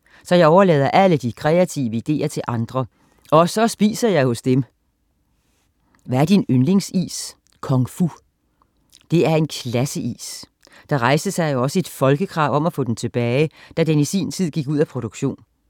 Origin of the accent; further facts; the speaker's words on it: Valby, Capital Region of Denmark, Denmark; det noget med tæpper på altanen og asfalten i gården hjemme i Valby, hvor jeg drak saftevand